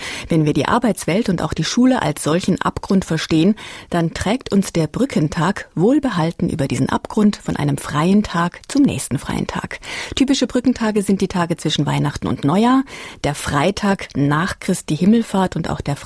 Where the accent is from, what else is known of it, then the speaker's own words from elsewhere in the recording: Austria; Bei uns in Österreich